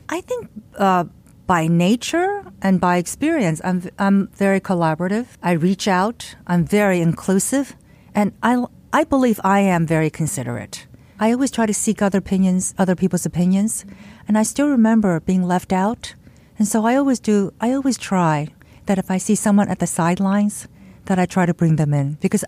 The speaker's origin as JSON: {"language": "English", "country": "United States", "said": "I mean, I'm Asian American. I'm uncomfortable initially."}